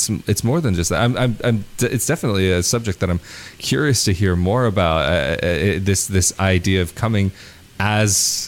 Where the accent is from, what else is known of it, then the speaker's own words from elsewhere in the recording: United States; I said, I'm from the United States. He's like, oh, in that case, we can speak English because it's your native language.